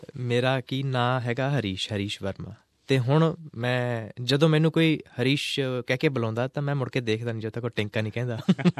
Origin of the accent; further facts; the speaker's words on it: Kurali, Punjab, India; born there; moved away as an adult; also born or lived in Mohali / Chandigarh; now in Mumbai, India; ਮੈਂ ਪੰਜਾਬ ਤੋਂ ਕੁਰਾਲੀ ਤੋਂ ਬੋਰਨਾ, ਕੁਰਾਲੀ ਬੋਰਨਾ, ਫਿਰ ਮੇਰੀ ਪੜ੍ਹਾਈ ਹੋਈ ਆ ਮੋਹਾਲੀ ਚੰਡੀਗੜ੍ਹ ਹੋਈ ਹੈ।